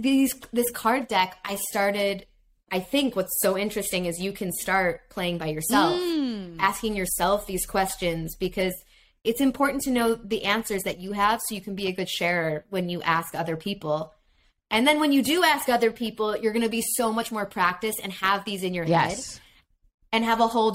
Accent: Chicago, Illinois, United States; moved away as an adult; now in Los Angeles, United States; This is why I moved to LA from Chicago.

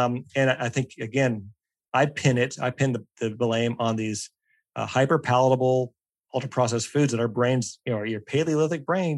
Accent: Pennsylvania, United States; I grew up in Pennsylvania. And you see Amish folks out, you know, in some parts of Pennsylvania

